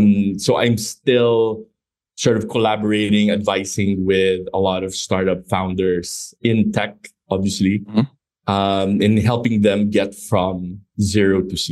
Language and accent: English; Philippines; also born or lived in United States; I grew up in the Philippines